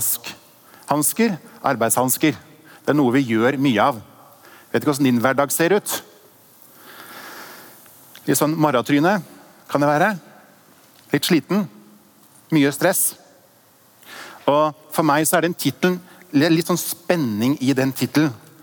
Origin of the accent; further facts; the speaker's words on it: Innlandet, Norway; Jeg tenkte bare jeg skulle vise dere noen bilder fra der jeg kommer fra. Der bor vi. Der bor jeg. Dette et retreatsted i Østerdalen.